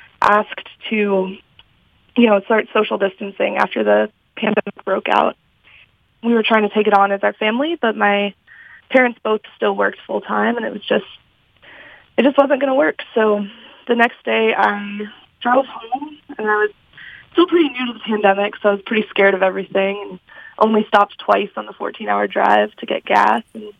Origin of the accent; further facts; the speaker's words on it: Ohio, United States; now in Gainesville, United States; And so up until March 2020, I was living in Gainesville, Florida, which is a pretty long drive from my hometown in Northwest Ohio.